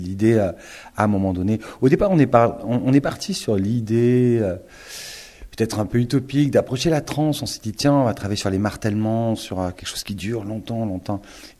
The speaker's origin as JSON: {"language": "French", "region": "Southern France", "country": "France", "said": "moi, je suis méridional, hein, mais ça fait 20 ans que je vis ici."}